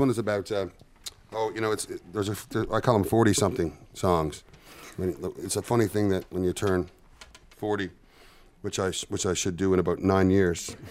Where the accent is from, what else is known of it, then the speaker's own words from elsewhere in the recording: Petty Harbor, Newfoundland and Labrador, Canada; my friend Perry, who I grew up with in Petty Harbor